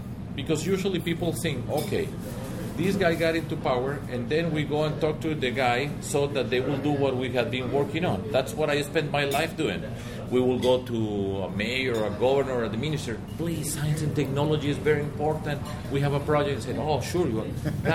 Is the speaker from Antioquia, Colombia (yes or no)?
yes; Medellin, Antioquia, Colombia; English is a second language; Now, I come from Medellin, and I come from a non-standard path.